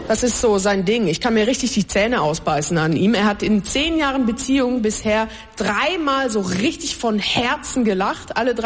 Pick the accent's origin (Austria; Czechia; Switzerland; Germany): Switzerland; Mein Mann ist Deutscher, ich bin Schweizerin, er ein Deutscher, ich an seiner Seite eine rassige Südländerin.